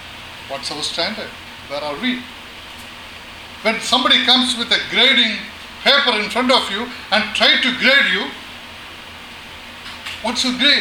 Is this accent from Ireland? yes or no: no; India; I am from India, I born and brought up in India